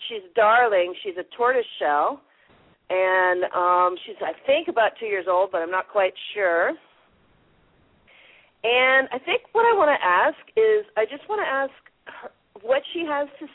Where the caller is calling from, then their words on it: New Zealand; Okay, I'm calling from New Zealand.